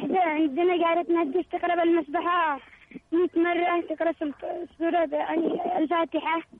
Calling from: Yemen; بغداد من اليمن،

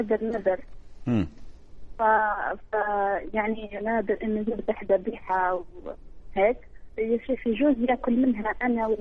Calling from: Algeria; من الجزائر.

